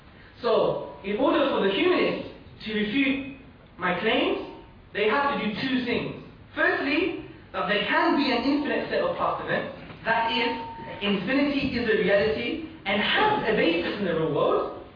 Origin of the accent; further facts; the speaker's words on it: Hackney, London, United Kingdom; I'm from Hackney in London. We have quite a lot of MCs in Hackney.